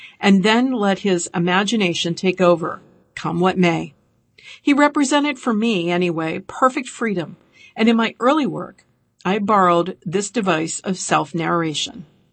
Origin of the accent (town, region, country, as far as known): Chicago, Illinois, United States; born or raised there